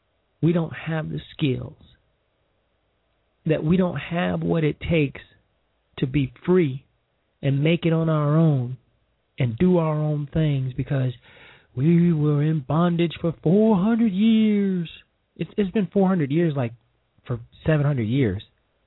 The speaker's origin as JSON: {"language": "English", "town": "Chicago", "region": "Illinois", "country": "United States", "tie": "born or raised there", "said": "And he's from my hometown of Chicago."}